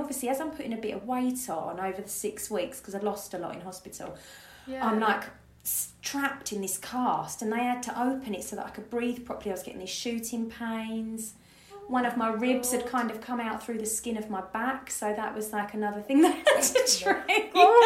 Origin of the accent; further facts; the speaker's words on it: Grays, East of England, United Kingdom; You know, you're from Basildon, I'm from Grays.